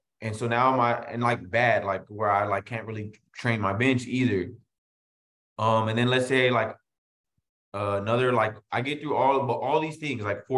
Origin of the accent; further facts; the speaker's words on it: San Antonio, Texas, United States; San Antonio, Texas.